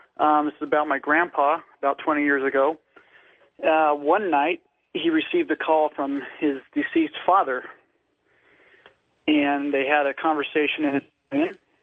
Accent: Sacramento, California, United States; I'm from Sacramento, California.

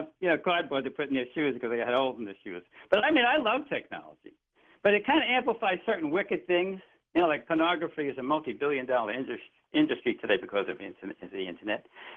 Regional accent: Brooklyn, New York, United States; born there; I was born in Brooklyn back in the day, and I went to a all-male parochial school where the Franciscan brothers were in charge.

